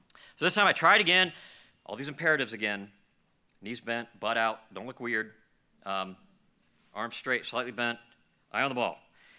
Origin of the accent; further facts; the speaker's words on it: Greenville, South Carolina, United States; You know, growing up in the Southeast, I grew up here in Greenville